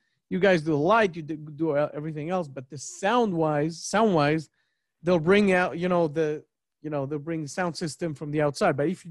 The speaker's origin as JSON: {"language": "English", "town": "Brooklyn", "region": "New York", "country": "United States", "lives_now": "Israel", "said": "And I came from Brooklyn, so I don't know where I picked it up."}